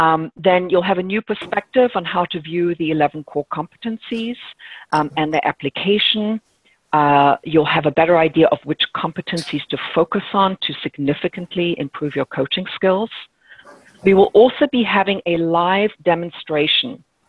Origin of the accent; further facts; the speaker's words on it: Germany; also born or lived in England / South Africa; now in United States; I'm not American, although I'm starting to sound a little bit American. Originally, I'm from England, but I grew up in Germany and South Africa, and I've been here in the United States now for 24 years. So I live just outside of Washington, D.C.